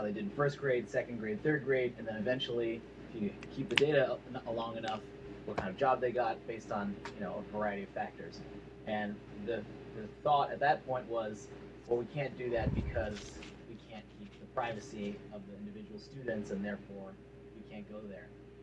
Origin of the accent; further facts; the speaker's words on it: New York, United States; I come from New York, and we're working on education policy